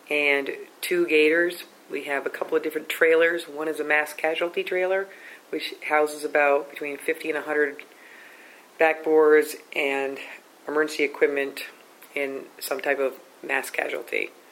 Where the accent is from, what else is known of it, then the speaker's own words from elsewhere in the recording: Williamstown, Massachusetts, United States; born there; I was born in Williamstown, Massachusetts.